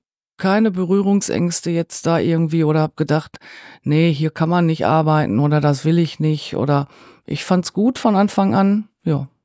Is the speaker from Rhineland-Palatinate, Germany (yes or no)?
no; Gelsenkirchen, North Rhine-Westphalia, Germany; Ich komme eigentlich aus Gelsenkirchen